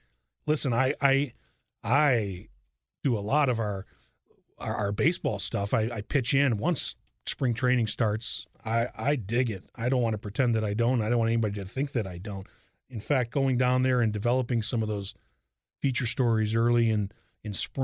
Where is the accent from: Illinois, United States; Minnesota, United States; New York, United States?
Illinois, United States; Chicago; I'm a Chicagoan, and I'm glad to be back.